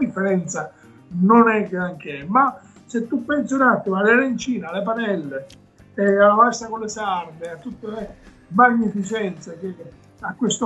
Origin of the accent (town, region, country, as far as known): Sicily, Italy